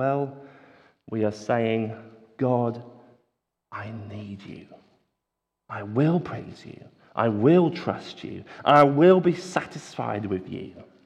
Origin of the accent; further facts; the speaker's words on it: United Kingdom; we are pretty British and therefore can be quite reserved and very careful about what we